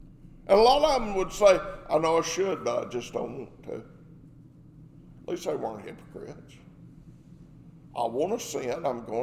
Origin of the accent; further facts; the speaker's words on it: Arkansas, United States; Where I grew up in Arkansas